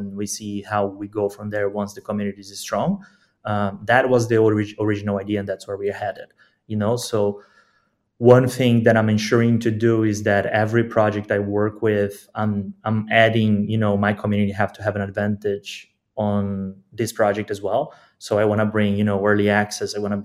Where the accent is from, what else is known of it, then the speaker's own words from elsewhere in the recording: Brazil; I am from Brazil.